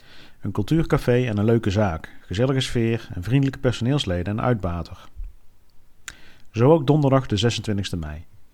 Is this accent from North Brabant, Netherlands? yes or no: yes; Breda, North Brabant, Netherlands; born there; moved away; Breda, mijn geboortestad. Ik woon inmiddels al meer dan 20 jaar niet in Breda, maar kom er nog steeds graag.